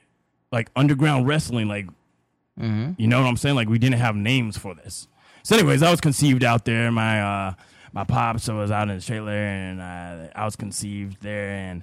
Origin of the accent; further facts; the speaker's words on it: Mississippi, United States; born there; Well, I was born in Mississippi, right?